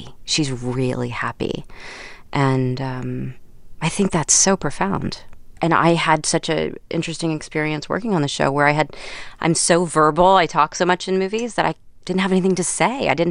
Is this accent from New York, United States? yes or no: no; Nashville, Tennessee, United States; I grew up in Nashville, Tennessee, so I grew up with a lot of country music singers and their kids